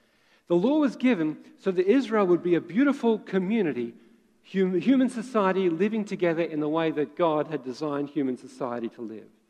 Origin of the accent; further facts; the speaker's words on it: Australia; now in Vancouver, Canada; Now, I'm an Australian, I'm an Aussie, living in Vancouver